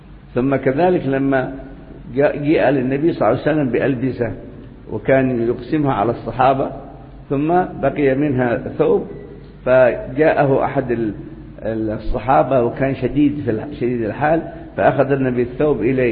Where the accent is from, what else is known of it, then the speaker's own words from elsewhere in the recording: Hadhramaut, Yemen; عندنا في حضرموت مثلا